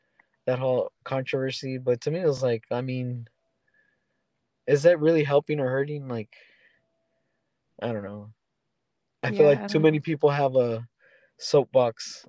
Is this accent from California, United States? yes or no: yes; Pacoima, California, United States; a lot of the streets reminded me of the streets in my neighborhood that I grew up in Pacoima.